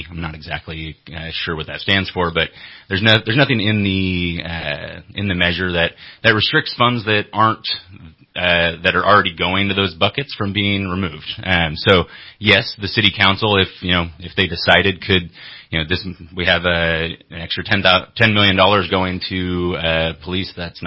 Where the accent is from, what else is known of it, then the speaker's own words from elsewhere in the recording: Cottonwood, California, United States; I'm an insurance agent here in Reading. I grew up down in Cottonwood, went to the Tehama County schools on the other side of the county border. Yeah, grew up around here